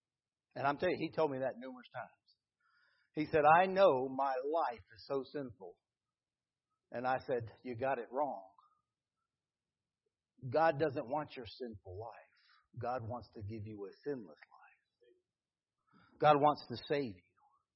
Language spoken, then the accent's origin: English; United States; You know, I grew up on the Dan River. I know about leaping in with 2 feet. I did it my whole life.